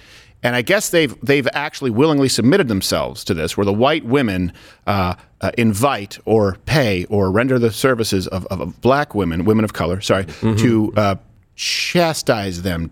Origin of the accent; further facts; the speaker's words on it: Canada; When I was growing up in Canada